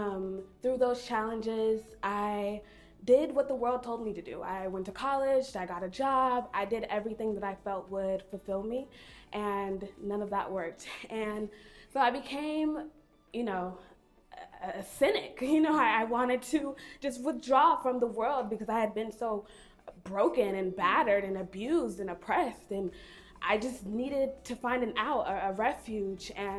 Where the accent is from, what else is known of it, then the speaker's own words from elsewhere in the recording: Macon, Georgia, United States; I was born in Macon, Georgia, and I was raised in a dysfunctional family.